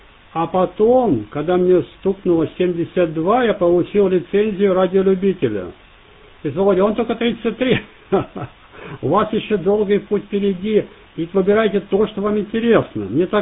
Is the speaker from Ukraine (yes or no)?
yes; Donbas, Ukraine; now in Canada; я с Украины родом, а … Я с Донбасса родом, и, собственно, русский и украинский для нас это как французский и английский здесь, в Канаде. Вот я разговариваю без проблем на обоих языках.